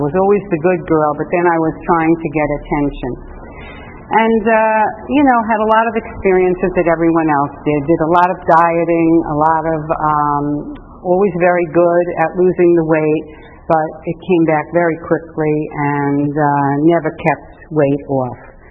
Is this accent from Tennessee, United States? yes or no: no; Valley Stream, New York, United States; also born or lived in Brooklyn; I was born in Brooklyn, and I lived in a very, really a close community. Everybody was the same. And then we moved to Long Island, to Valley Stream, and people were a little different.